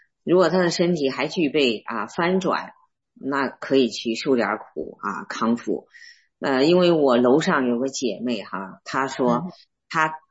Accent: Henan, China; accent: Henan; 用我们河南话说就是带着花椒啊

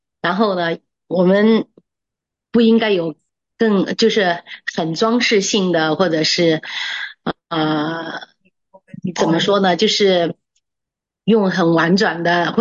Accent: China; 我们大陆人出来的，我们都很直

